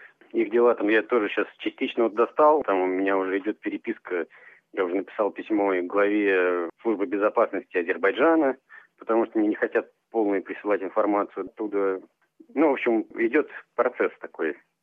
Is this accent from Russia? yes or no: yes; Tomsk, Tomsk Oblast, Russia; now in Saint Petersburg, Russia; тем более, что я сам из Томска, переехал в Питер.